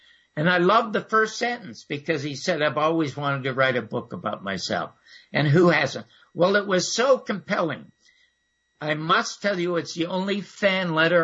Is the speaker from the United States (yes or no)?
no; Toronto, Ontario, Canada; I came from a severely dysfunctional family in Toronto. I was born in the Salvation Army charity ward, an unwanted child